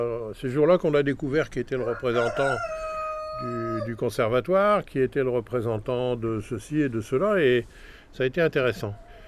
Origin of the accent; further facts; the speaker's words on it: Audinghen, Hauts-de-France, France; moi je suis né à Audingan. J'y ai travaillé toute ma vie. Et c'est là que je vais mourir et c'est là que je serai enterré.